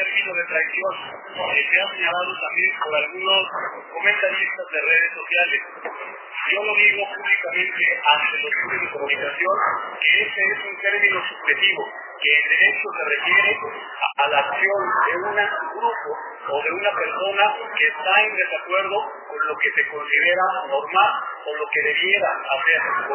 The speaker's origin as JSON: {"language": "Spanish", "town": "Guadalupe", "country": "Mexico", "tie": "born or raised there", "said": "Hoy me presento como un ciudadano más, como lo que somos todos, de Guadalupe, crecido ahí, donde desarrollé mi primaria, mi secundaria, mi preparatoria, en la universidad, en la UAM, que era lo que en ese momento existía."}